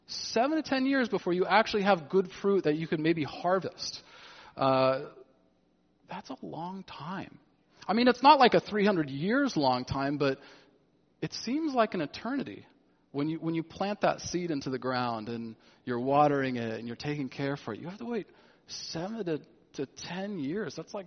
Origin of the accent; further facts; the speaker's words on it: California, United States; And as a Californian, this was a big deal to me